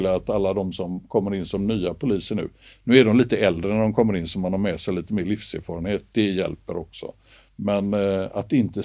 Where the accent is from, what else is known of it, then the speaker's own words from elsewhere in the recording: Gothenburg, Västra Götaland County, Sweden; jag är uppväxt i Göteborg och hade massa kompisar som jag växte upp ihop med som inte var poliser.